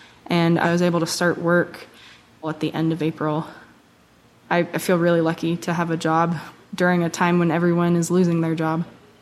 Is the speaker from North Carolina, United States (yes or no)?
no; Bozeman, Montana, United States; I'm from Bozeman, Montana